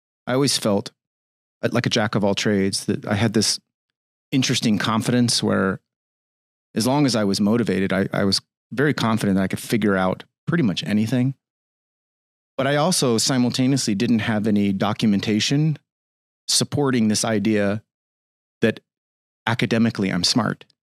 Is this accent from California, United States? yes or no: yes; San Diego, California, United States; I grew up in San Diego.